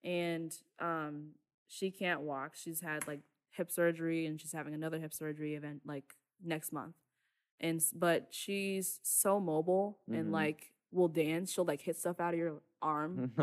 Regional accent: Florissant, Missouri, United States; I'm from Florissant, Missouri.

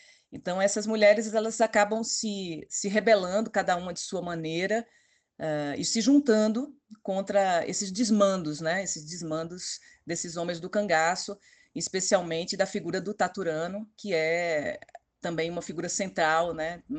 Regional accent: Recife, Pernambuco, Brazil; now in São Paulo, Brazil; fui parte muito tempo de uma companhia de teatro chamada Os Fofos em Cena, aqui em São Paulo. Eu sou também pernambucana, recifense

